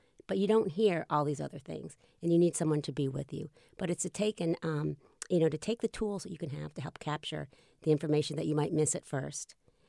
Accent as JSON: {"language": "English", "town": "Boston", "region": "Massachusetts", "country": "United States", "said": "Just this last week, I'm from Boston, and when I was in Boston, I used to, for fun, I used to be an actress."}